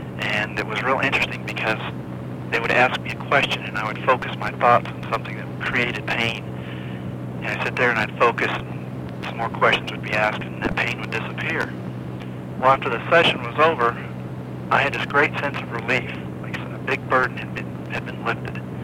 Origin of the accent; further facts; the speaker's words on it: Albuquerque, New Mexico, United States; I'm from Albuquerque, New Mexico.